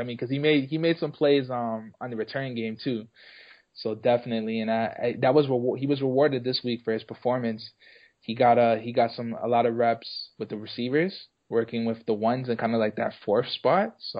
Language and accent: English; Canada; I'm Canadian.